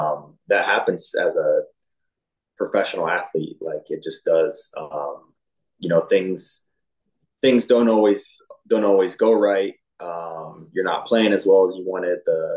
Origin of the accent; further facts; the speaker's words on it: Indiana, United States; moved away as an adult; My first time not living in Indiana, not living within an hour of my hometown, my parents.